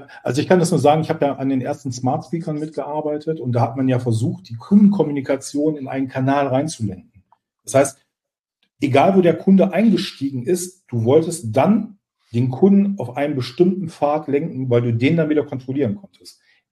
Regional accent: North Rhine-Westphalia, Germany; ich komme zum Beispiel eher aus der Richtung Ruhrpott

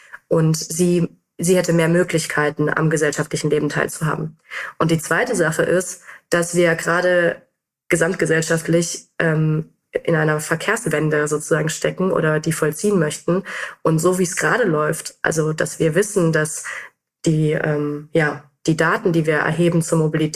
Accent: North Rhine-Westphalia, Germany; Also ich bin in NRW aufgewachsen

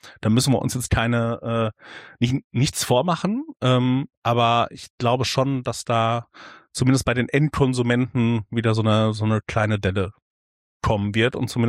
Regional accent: Warstein, North Rhine-Westphalia, Germany; Ich komme hier aus dem schönen Sauerland. Also aus Warstein

